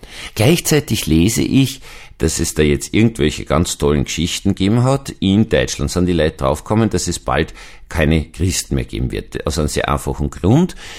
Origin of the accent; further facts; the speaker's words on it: Vienna, Austria; Als Wiener, als jemand, der auch ganz stark von der Psychotherapie herkommt